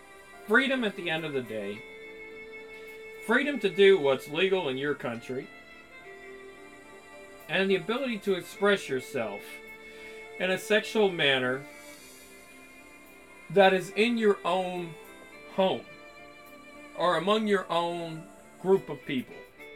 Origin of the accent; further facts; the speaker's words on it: United States; born there; I was born in America, but I'm not really a fan of the people that created the country.